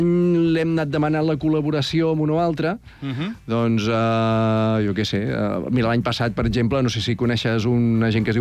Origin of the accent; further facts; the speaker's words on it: Sant Sadurní d'Anoia, Catalonia, Spain; now in Vilafranca del Penedès, Spain; Jo, tot i que vic aquí a Vilafranca, jo he crescut a Sant Sadurní, però vic des de fa moltíssims anys aquí a Vilafranca